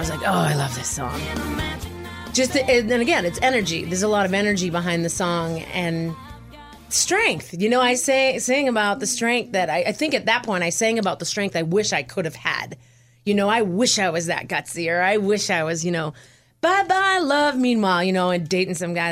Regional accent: Holliston, Massachusetts, United States; But I was born and raised in Holliston, Massachusetts, about 30 miles west of Boston.

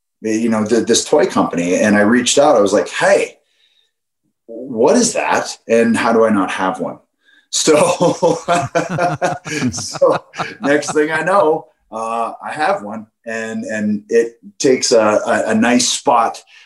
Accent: Canada; that strange thing that you feel as a Canadian when you see hockey or you hear that Hockey Night in Canada music.

